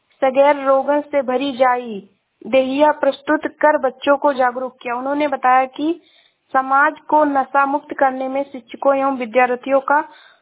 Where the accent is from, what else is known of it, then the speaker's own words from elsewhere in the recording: Uttar Pradesh, India; मैं जिला श्रावस्ती से हूँ।